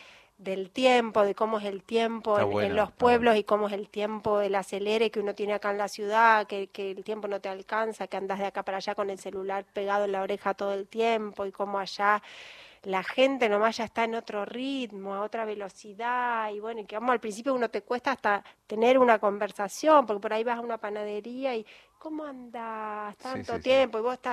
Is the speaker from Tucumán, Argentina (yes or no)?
no; Buenos Aires, Argentina; No, no, yo soy de Buenos Aires, pero bueno, la infancia, dejar la infancia.